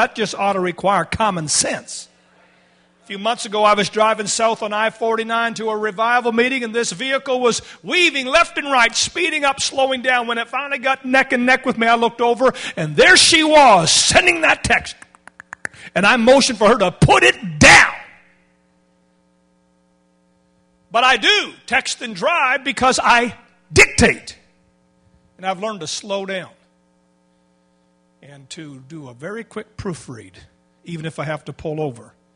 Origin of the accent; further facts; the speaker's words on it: Canada; accent: Canadian; And it could be just my Canadian accent.